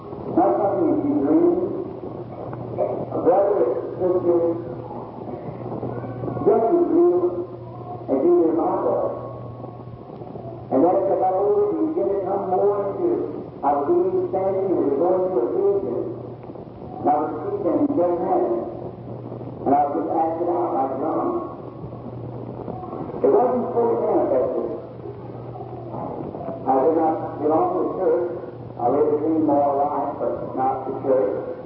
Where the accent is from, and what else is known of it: Kentucky, United States; born there